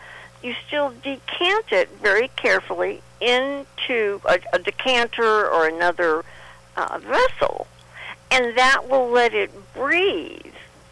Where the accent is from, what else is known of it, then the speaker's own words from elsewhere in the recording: Texas, United States; I will, as a Texan, I will say you're correct.